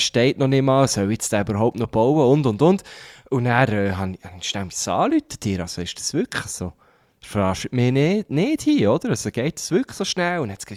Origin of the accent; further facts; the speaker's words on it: Thun, Bern, Switzerland; Ich habe vorher in grösseren Städten gelebt. Klar, ich liebe Thun, bin da aufgewachsen, ist meine Heimatstadt und so.